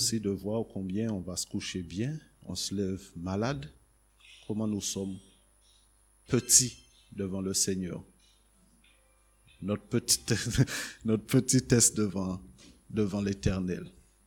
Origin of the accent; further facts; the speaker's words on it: Le Moule, Guadeloupe, France; Vous savez, moi je suis Guadeloupéen, je viens du Moule.